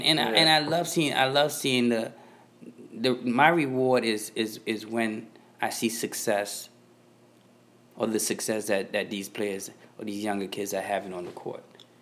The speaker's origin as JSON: {"language": "English", "town": "Boston", "region": "Massachusetts", "country": "United States", "tie": "born or raised there", "said": "I know nobody liked the Boston Celtics, but I was raised in Boston."}